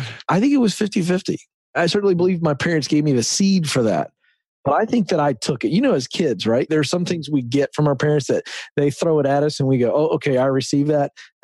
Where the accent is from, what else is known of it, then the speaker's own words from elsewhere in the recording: Virginia, United States; The Hampton Roads area of Virginia. So that would be the Virginia Beach, Chesapeake, Norfolk, Newport News, Hampton area.